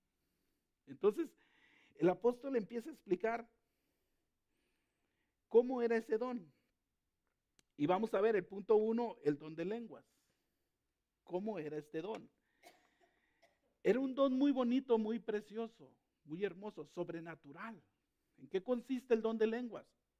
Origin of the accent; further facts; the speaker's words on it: Mexico; born there; moved away; yo nací en México y mi idioma natal es el español. Entonces, yo vine aquí y medio aprendí. Ahí me doy a entender con el inglés, ¿verdad? Un poquito. Pero mi idioma es el español y más o menos medio entiendo el inglés.